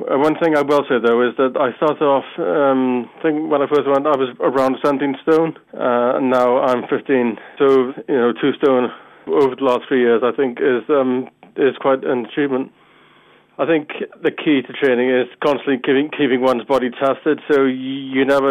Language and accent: English; Cardiff, Wales, United Kingdom; I'm 35 from Cardiff.